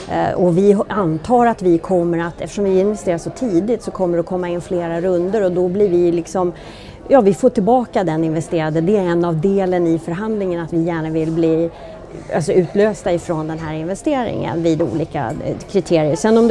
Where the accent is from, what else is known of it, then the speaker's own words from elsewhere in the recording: Sweden; also born or lived in United States; jag har bott borta rätt länge, även om jag är svensk, så är jag ju också amerikan